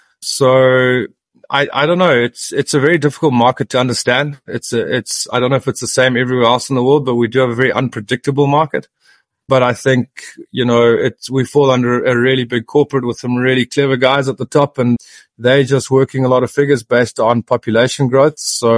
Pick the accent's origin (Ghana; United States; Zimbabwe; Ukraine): Zimbabwe; And like I said, I'm born and raised in Zimbabwean, so you guys have to forgive me.